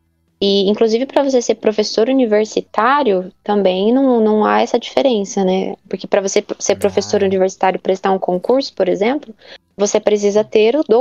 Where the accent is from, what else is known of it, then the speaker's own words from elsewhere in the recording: Presidente Prudente, São Paulo, Brazil; Ah, eu sou de Prudente, né?